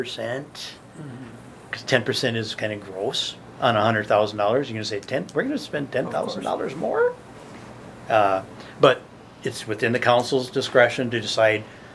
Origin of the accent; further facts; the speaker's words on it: Springfield, United States; In my hometown of Springfield, Wagner Bus Service ran for 35 years.